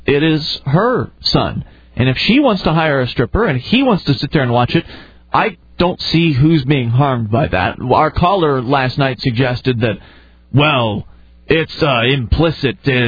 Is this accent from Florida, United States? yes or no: yes; Florida, United States; We're from Florida.